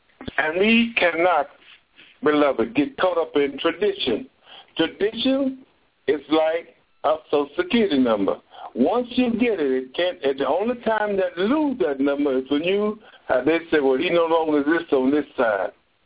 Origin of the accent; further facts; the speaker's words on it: Texas, United States; I ain't never eaten no raw hamburger meat. I'm from Texas.